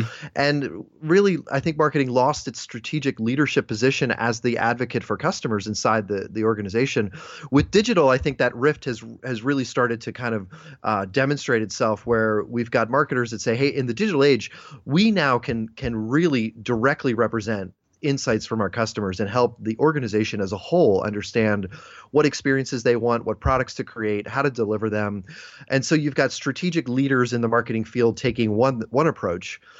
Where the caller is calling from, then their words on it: Philadelphia, Pennsylvania, United States; I'm coming from Philadelphia, Pennsylvania, here in the U.S. of A.